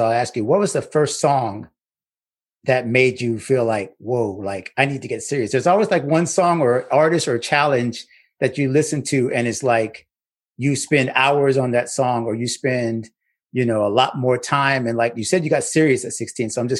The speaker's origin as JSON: {"language": "English", "town": "Pensacola", "region": "Florida", "country": "United States", "tie": "born or raised there", "lives_now": "South Florida, United States", "said": "I grew up in North Florida, where you are now closer to my hometown."}